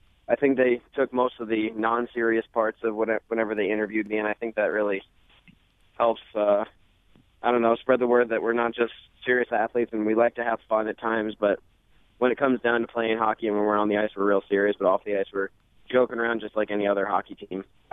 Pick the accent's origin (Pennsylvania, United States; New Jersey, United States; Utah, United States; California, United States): New Jersey, United States; Actually, there were, especially on the East Coast. I grew up in New Jersey.